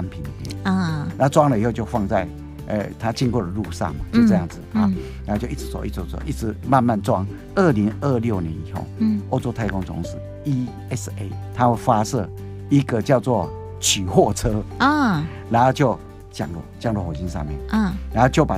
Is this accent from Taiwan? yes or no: no; China; 跟我们中国人是不一样、嗯、我们中国人不是有个